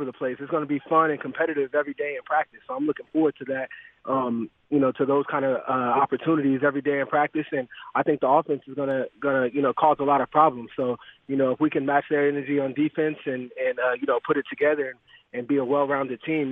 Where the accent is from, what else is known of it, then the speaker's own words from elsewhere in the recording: Arizona, United States; this is where I usually spend the off-season in Arizona, and I wanted to start to make an impact in my hometown.